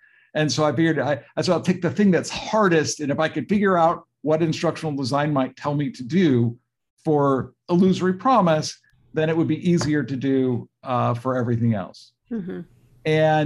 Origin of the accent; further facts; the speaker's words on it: California, United States; And so I did, and I'm from California, so it felt like also an opportunity to come home